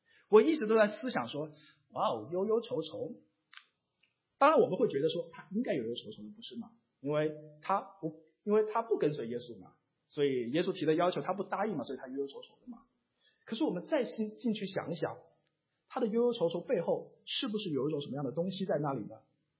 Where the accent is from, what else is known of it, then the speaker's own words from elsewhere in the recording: China; 我曾经成长在一个中国大陆的知识分子家庭